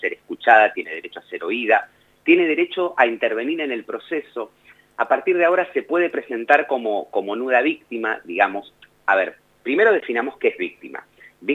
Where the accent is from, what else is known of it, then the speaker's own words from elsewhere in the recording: Avellaneda, Buenos Aires Province, Argentina; Yo soy familiar de víctima, soy abogado, como te dije, soy de Avellaneda.